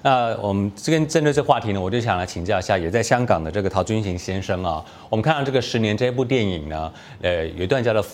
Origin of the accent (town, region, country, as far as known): Taiwan